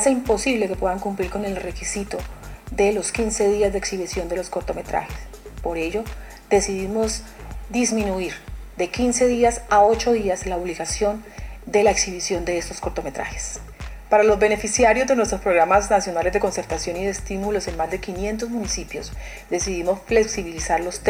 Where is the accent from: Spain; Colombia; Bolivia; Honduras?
Colombia; Es el momento de estar unidos, es el momento de pensar como colombianos.